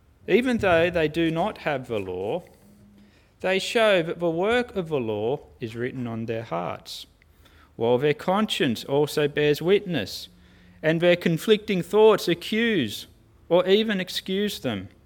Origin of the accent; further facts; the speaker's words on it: Ingleburn, New South Wales, Australia; I grew up in Ingleburn, which by human standards isn't that much of an impressive place to grow up.